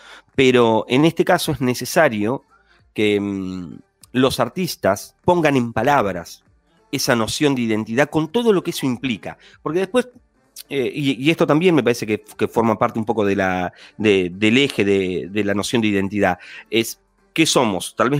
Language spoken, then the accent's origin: Spanish; Tierra del Fuego, Argentina; acá, en Tierra del Fuego, donde, como vos bien lo decías, somos doblemente exiliados. O sea, no solamente somos patagónicos, sino que somos como la Patagonia de la Patagonia, por esta cuestión insular